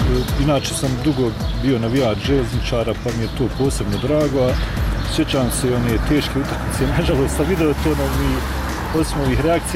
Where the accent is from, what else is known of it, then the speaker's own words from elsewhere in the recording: Bosnia & Herzegovina; biti ponosan kao Bosanac, Hercegovac